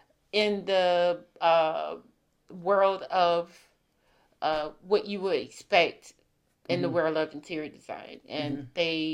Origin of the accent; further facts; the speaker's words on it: Georgia, United States; even though I grew up in Georgia, just a smaller town outside the coast, living in Atlanta was somewhat of a shock to me